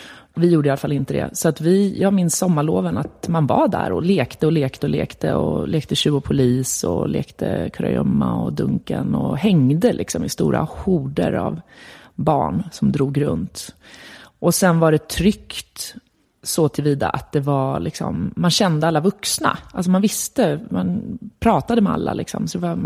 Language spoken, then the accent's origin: Swedish; Örebro, Örebro County, Sweden; Jag är född i Örebro och växte upp största delen av min barndom i ett litet radhusområde som heter Skebäck, som ligger i östra delen av Örebro. Som var väldigt fint och puttinuttigt, så där, byggt på 70-talet.